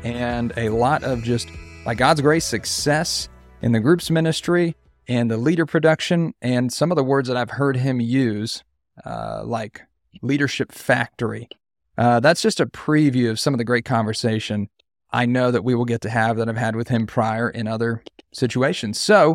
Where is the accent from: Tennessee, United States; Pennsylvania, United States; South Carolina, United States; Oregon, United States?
Pennsylvania, United States; I'm from Pennsylvania, right? So I left